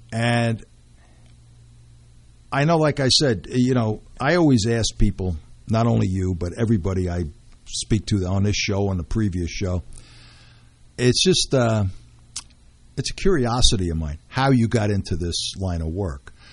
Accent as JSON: {"language": "English", "town": "Brooklyn", "region": "New York", "country": "United States", "tie": "born or raised there", "said": "I was born and raised in Brooklyn."}